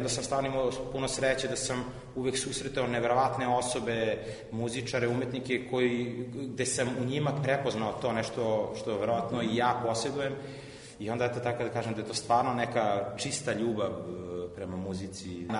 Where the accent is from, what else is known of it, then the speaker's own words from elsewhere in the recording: Belgrade, Serbia; S obzirom da sam odrastao ovde u Beogradu na Dorćolu, znate kako su bila vremena tada, ja sam 84. godište